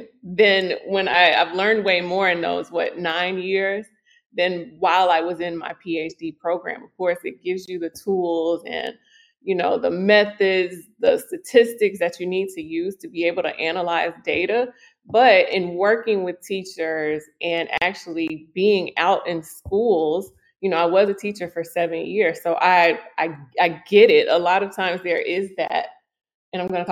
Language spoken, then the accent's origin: English; Tennessee, United States; also born or lived in Pembroke Pines, Florida / Tallahassee, Florida / Atlanta, Georgia / California; I am from Tennessee, but I've also lived in just outside of Miami in Pembroke Pines.